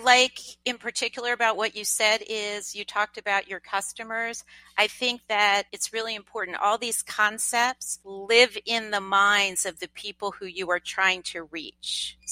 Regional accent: Lancaster, Pennsylvania, United States; I grew up in Lancaster, Pennsylvania. It's the part that gets you out of Lancaster, Pennsylvania to go to the universities that you aspire to go

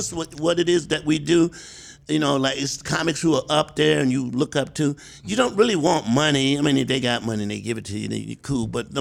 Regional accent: Columbia, South Carolina, United States; And, you know, like, I'm from South Carolina. I'm a little country boy.

